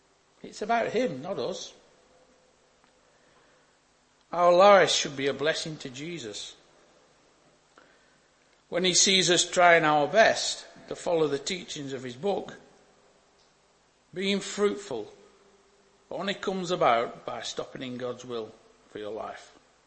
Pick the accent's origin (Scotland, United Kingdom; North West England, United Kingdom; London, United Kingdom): North West England, United Kingdom; Burnley; You know, I'm from Burnley, so it's... I'd never think of moving to Blackburn.